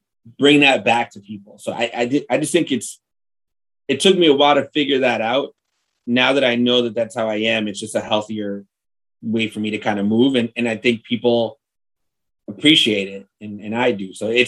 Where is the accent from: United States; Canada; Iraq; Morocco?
United States; Chicago, Illinois; I born and raised in Chicago, you know, a little bit of a, not the ideal environment growing up. Like, my parents were immigrants.